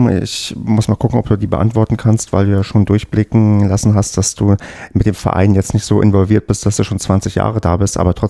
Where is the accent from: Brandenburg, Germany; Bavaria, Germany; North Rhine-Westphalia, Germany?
Brandenburg, Germany; weil ich ja selbst in Brandenburg groß geworden bin und deswegen fragte ich. Ich komme aus dem Havelland